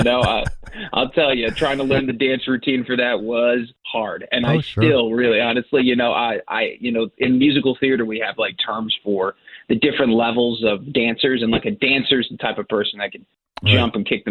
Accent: Danbury, Connecticut, United States; moved away; also born or lived in Zurich, Switzerland / Oxford, Connecticut; I was born in Zurich, Switzerland, and we moved to Danbury, Connecticut when I was about 4 years old.

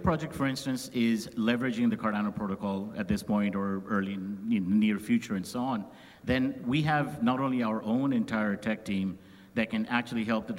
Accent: India; also born or lived in China / Japan; now in Singapore; spent 15 years in China, 4 in Japan, now based out of Singapore. I am from India.

